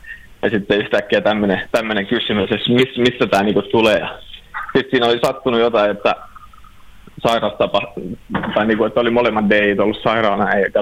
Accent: Vaasa, Ostrobothnia, Finland; now in Helsinki, Finland; vaikka mä oon Vaasasta lähtenyt, niin kuin mä oon aikaisemminkin sanonut, niin Vaasa on aina koti

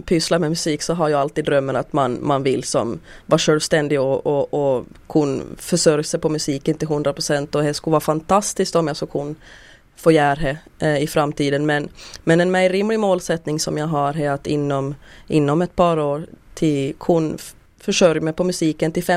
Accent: Sondom, Ostrobothnia, Finland; now in Stockholm, Sweden; jag är ju född och uppvuxen delvis i Sondom, en bit utanför Vasa. Men jag har spenderat största delen av livet i Stockholm faktiskt, i Sverige.

